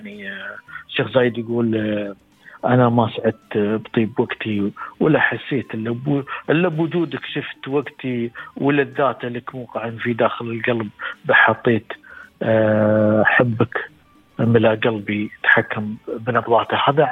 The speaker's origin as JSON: {"language": "Arabic", "country": "United Arab Emirates"}